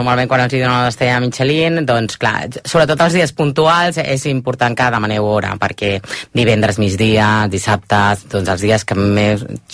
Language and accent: Catalan; Enciso, La Rioja, Spain; Correcte, que és el meu poble.